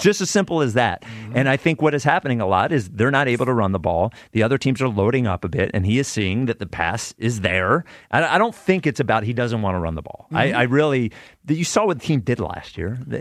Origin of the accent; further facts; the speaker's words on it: United States; I know what the Million Man March is. I'm American.